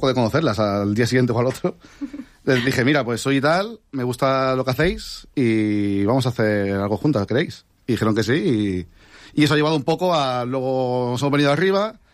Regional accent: Benidorm, Valencian Community, Spain; aquí somos todos muy de Benidorm

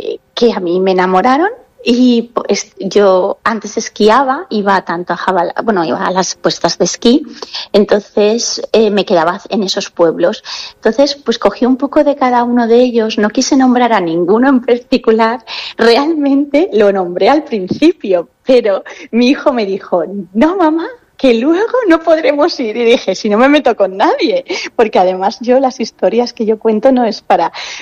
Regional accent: Valencian Community, Spain; la gente que somos de la Comunidad Valenciana, que lo tenemos a nada, lo disfrutamos mucho en comparación con otras provincias.

